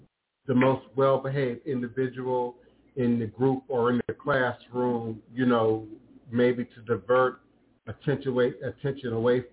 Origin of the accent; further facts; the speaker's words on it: Washington, District of Columbia, United States; back in the 70s, you know, growing up in Chocolate City, y'all now call it the DMV, D.C., Maryland, Virginia area. Being dark was not popular.